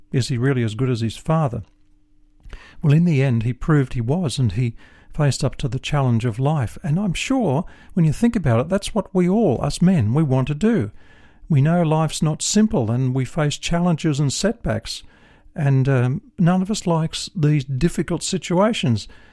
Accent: New South Wales, Australia; I was born in the Snowy Mountains area, and I've seen some of that rugged country that Banjo Paterson's poem depicts, and I was brought up on a farm in that area.

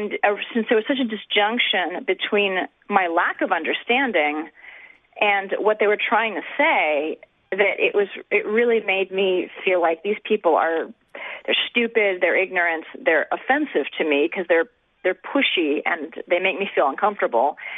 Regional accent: New England, United States; I'm actually from New England, and there's quite a large cultural difference between those two areas.

